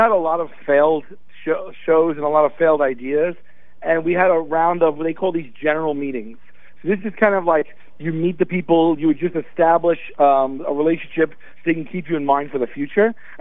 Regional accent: New York City, New York, United States; Yeah, born and raised in New York City, Staten Island, yeah.

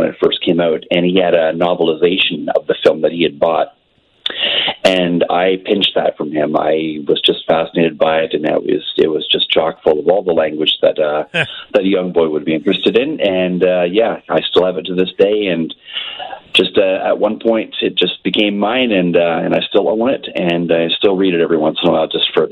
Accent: Owen Sound, Ontario, Canada; I was a newspaper reporter for about 20 years in my hometown of Owen Sound, Ontario

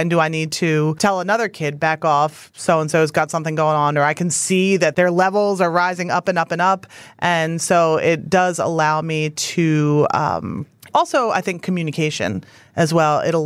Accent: Philadelphia, Pennsylvania, United States; which was something that was important to me growing up in Philadelphia, going to Central, which is a very diverse school.

